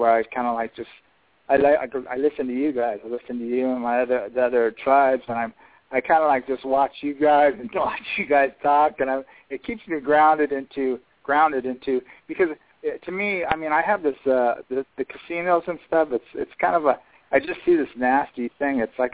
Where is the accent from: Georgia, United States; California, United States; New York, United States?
California, United States; San Diego; also born or lived in Arizona; now in Tucson, United States; I'm actually from California, but I live in Arizona. I live in Tucson. And I grew up in both places, in San Diego and in Arizona.